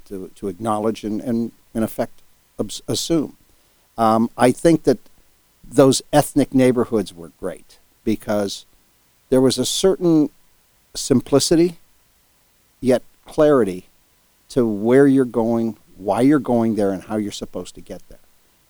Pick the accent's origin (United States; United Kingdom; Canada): United States; Youngstown, Ohio; Growing up in Youngstown, where I grew up, with the family background, education, church